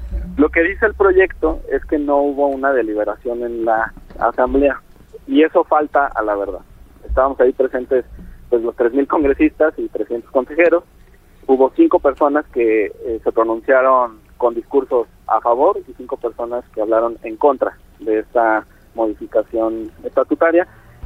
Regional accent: Jalisco, Mexico; Yo soy de Jalisco. Mi entidad se caracteriza por tener una población migrante importante, están cerca de 2 millones de jaliscienses que viven en el exterior.

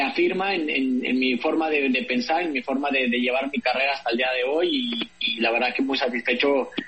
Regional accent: Mexico; now in Europe; como mexicano, el haber venido acá en Europa, el haber apostado muchas veces por quedarme acá en vez de dar, regresarme o en vez de dar salto a otro lado, no ha sido fácil

